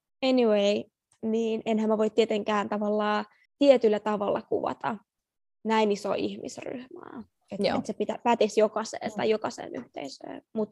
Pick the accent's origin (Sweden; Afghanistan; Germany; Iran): Afghanistan; now in Finland; Mä oon siis tosiaan kotoisin Afganistanista ja mä sanoisin, että koska Afganistan on kuitenkin tämmöinen heimoyhteiskunta, niin vaikka mä kuulun tähän Suomen afganistanilaiseen yhteisöön